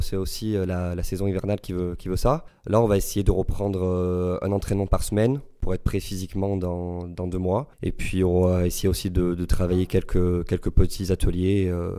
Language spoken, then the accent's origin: French; Marseille, Provence-Alpes-Côte d'Azur, France; born there; je vais répondre simplement parce que je suis né à Marseille.